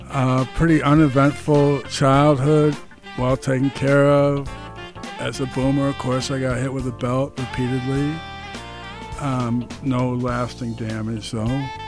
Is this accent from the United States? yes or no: yes; Ohio, United States; also born or lived in Chicago, United States; I was born in Chicago, Illinois, moved at the tender age of 6 months to Ohio, and I've always considered myself a Buckeye.